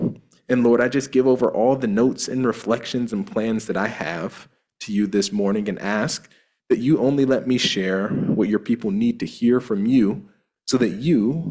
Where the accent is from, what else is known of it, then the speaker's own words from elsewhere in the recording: Mansfield, Ohio, United States; So I grew up in Mansfield, Ohio, just about 15 minutes from here.